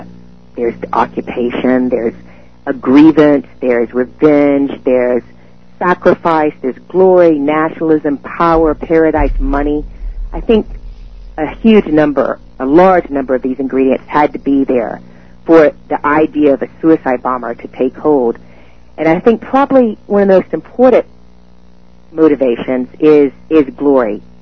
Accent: the South, United States; you know, I'm from the South. So much of language is metaphoric.

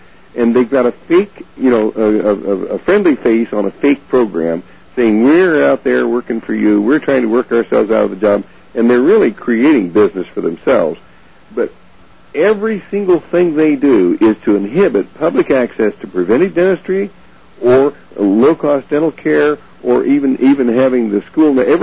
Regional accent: United States; I do it because I'm an American.

